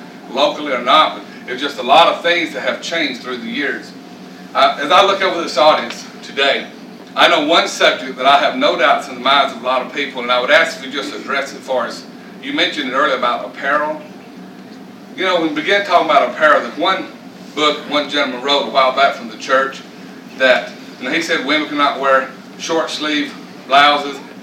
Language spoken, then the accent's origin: English; Georgia, United States; I can remember when we were raised in Georgia, we could not go skating.